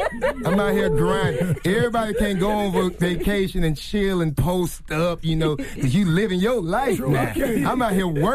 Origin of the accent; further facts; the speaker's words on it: Florida, United States; You know, I'm from Florida, so I can't talk pretty good.